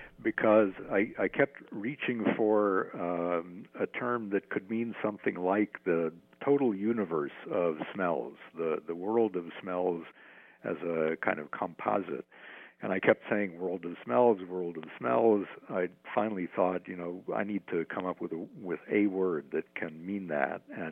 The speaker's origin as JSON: {"language": "English", "town": "Chicago", "region": "Illinois", "country": "United States", "tie": "born or raised there", "said": "I grew up in a suburb of Chicago in the 1950s"}